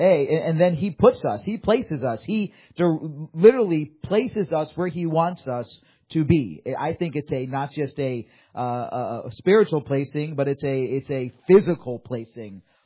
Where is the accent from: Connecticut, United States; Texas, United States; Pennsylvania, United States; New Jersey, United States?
Connecticut, United States; Waterbury; I was born in Waterbury Hospital. And then I moved up from there because everybody knows Waterbury.